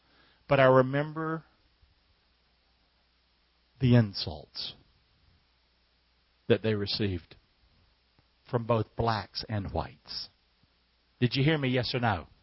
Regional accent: Rockingham, North Carolina, United States; And I'm from Rockingham, North Carolina, deep south.

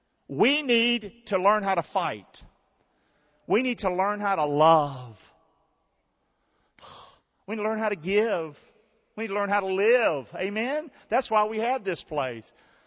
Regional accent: the South, United States; I grew up in the South not knowing anything, cursing God till I was 16.

